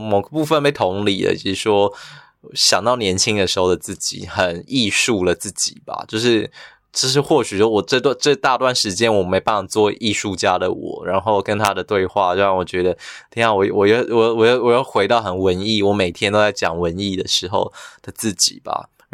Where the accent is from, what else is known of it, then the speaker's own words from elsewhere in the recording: Yunlin-Chiayi, Taiwan; 然后我们的家乡都在云嘉，就是很，我们都是云林嘉义的人，然后我们生活地点都很接近